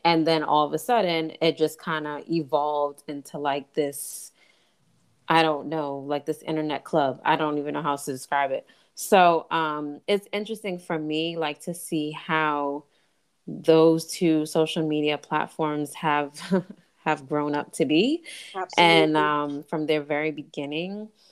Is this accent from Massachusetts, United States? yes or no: yes; Boston, Massachusetts, United States; because, like I was saying, like, I remember when Facebook debuted in this first year and, you know, I'm from Boston.